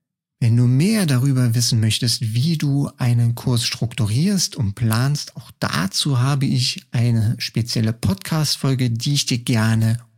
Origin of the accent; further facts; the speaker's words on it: Saarland, Germany; tröppelchenweise, sagt man bei uns im Saarland